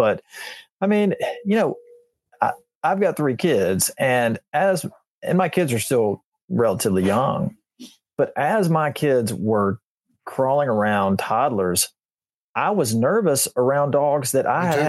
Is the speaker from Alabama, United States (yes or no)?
yes; Haleyville, Alabama, United States; growing up in Haleyville, Alabama, my across the street neighbor had pet deer.